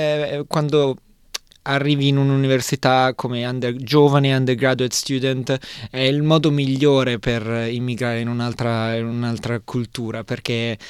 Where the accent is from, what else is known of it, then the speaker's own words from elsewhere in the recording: Milan, Lombardy, Italy; now in Australia; io ho 34 anni e sono di Milano. Sono arrivato in Australia per la prima volta quando avevo 17 anni, per 6 mesi, quando facevo il liceo. Dopodiché sono tornato in Italia, sono tornato a Milano